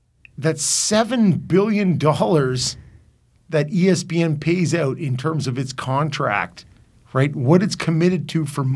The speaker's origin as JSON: {"language": "English", "country": "Canada", "said": "Okay, as a Canadian guy."}